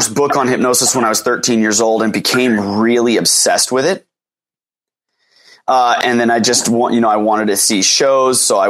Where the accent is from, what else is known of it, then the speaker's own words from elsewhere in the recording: California, United States; I originally was just sort of a kid growing up in San Diego County. I've been born and raised here, native of SoCal